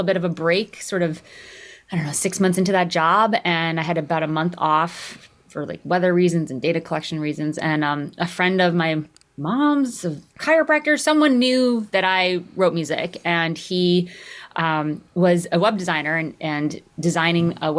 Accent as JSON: {"language": "English", "region": "Connecticut", "country": "United States", "tie": "born or raised there", "said": "Yeah, I mean, I started playing the piano as a little kid. I grew up in Connecticut, and it's always a hobby, but I was good at it."}